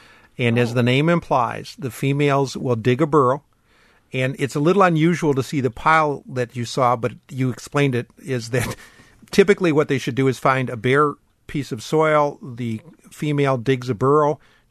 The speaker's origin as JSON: {"language": "English", "town": "Madison", "region": "Wisconsin", "country": "United States", "tie": "born or raised there", "said": "when I grew up in Madison and was a graduate student here"}